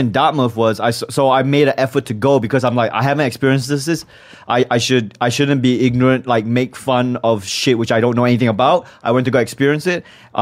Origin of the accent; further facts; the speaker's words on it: Malaysia; moved away; I'm from Malaysia. My nationality is Malaysian.